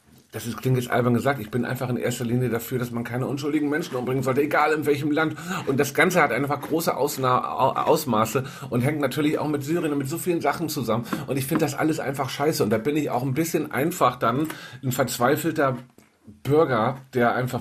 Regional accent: Northern Germany, Germany; Ich bin ja Norddeutscher. Ich bin ja förmlich auf ein Krabbenbrötchen gezeugt worden.

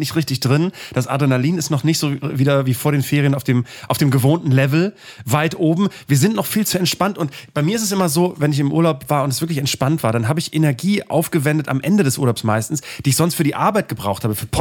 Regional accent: Bremen, Germany; das war früher bei uns in Bremen-Fegesack in der Grundschule

